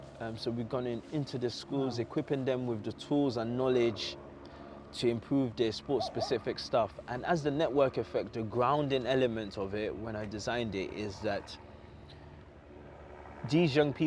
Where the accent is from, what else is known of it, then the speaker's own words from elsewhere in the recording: London, United Kingdom; I know growing up in London, you don't really have much access to structured sports unless it's in a school.